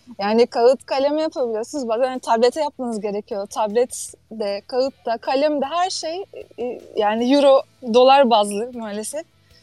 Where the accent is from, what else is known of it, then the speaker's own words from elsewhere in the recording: Muğla, Turkey; ben Muğla'lıyım. Şu anda işte Dalyan, Ortaca Dalyan dediğimiz.